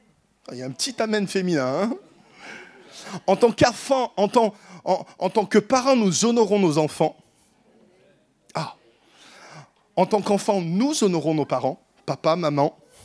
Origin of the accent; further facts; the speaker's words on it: France; Ah, ça, en tant que Français, qu'est-ce qu'on a une capacité à dire ce qui n'est pas bon chez les gens?